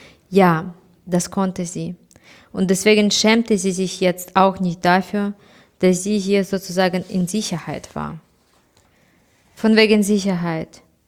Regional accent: Kyiv, Ukraine; Also ich komme aus Kiew und meine Stadt ist überhaupt nicht unter Beschuss.

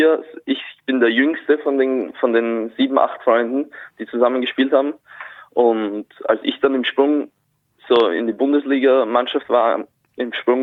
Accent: Güssing, Burgenland, Austria; Also ich bin in Güssing geboren

